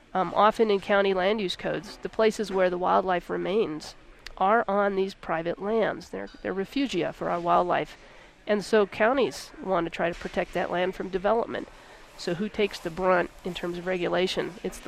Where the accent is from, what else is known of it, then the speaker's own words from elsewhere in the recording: New Mexico, United States; Well, I grew up here in New Mexico. I grew up on an inholding in the National Forest, private land inholding, very small